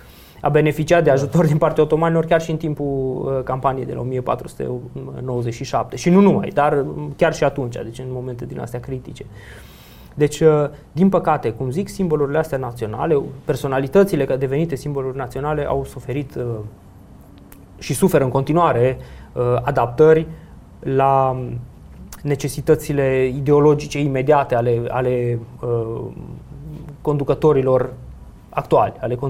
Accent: Transylvania, Romania; Eu sunt ardelean.

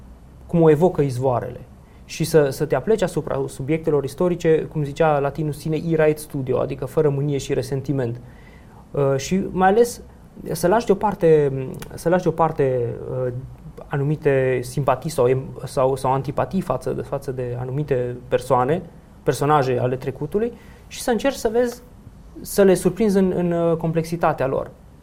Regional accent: Transylvania, Romania; Eu sunt ardelean.

